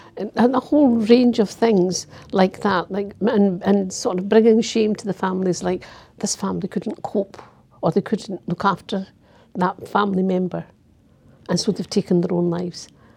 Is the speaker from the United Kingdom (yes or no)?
yes; Glasgow, Scotland, United Kingdom; I was born and brought up in Glasgow, way back in the 70s